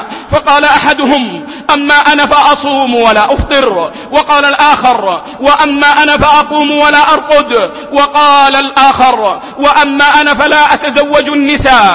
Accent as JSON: {"language": "Arabic", "country": "Saudi Arabia", "lives_now": "United Arab Emirates", "said": "في بلدنا السعودية"}